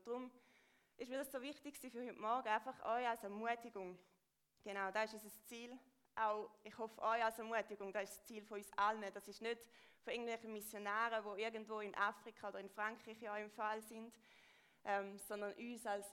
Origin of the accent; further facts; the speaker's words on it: Thurgau, Switzerland; Genau, ich komme aus dem Thurgau, aus dem Bodensee.